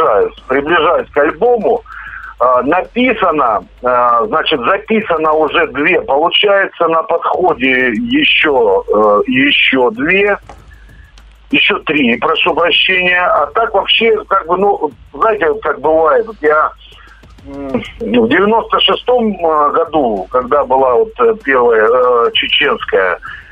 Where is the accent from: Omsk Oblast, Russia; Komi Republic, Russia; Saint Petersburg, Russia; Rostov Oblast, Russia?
Rostov Oblast, Russia; Rostov-on-Don; now in Moscow, Russia; я родом из Ростова-на-Дону, и как бы в столице, где я сейчас проживаю, ну, тогда было немножко попроще.